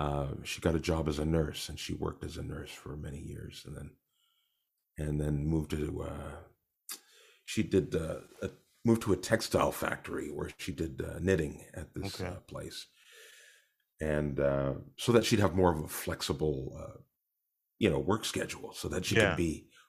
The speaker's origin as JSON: {"language": "English", "town": "Winnipeg", "region": "Manitoba", "country": "Canada", "tie": "born there", "said": "I was born in Winnipeg, Manitoba."}